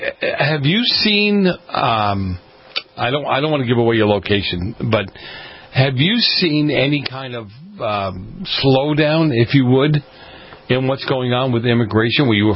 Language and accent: English; Boston, Massachusetts, United States; I grew up in Boston. We had them running all around the place.